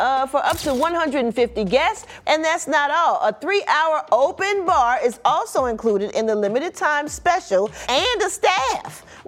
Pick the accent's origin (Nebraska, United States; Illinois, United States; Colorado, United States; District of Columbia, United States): Illinois, United States; Chicago; if you want to get married and keep it cheap, my hometown of Chicago has a deal for you.